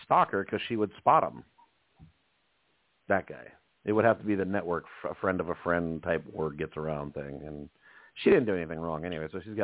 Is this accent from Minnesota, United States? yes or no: yes; Minnesota, United States; Yeah, you know, we're from Minnesota too, so it doesn't take long before you get acclimated and used to the place you're at.